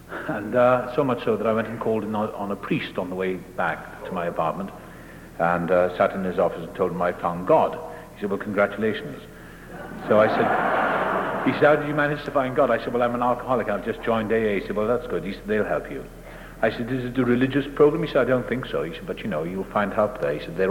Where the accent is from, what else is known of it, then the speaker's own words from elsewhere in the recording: Wales, United Kingdom; born there; Though I was born across the water in Wales. I'm Welsh.